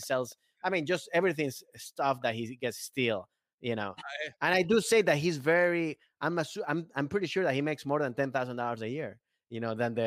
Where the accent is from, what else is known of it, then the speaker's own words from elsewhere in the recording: Maryland, United States; now in Los Angeles, United States; I mean, I've been here now in LA more than I think, even more than I was when I grew up in Maryland.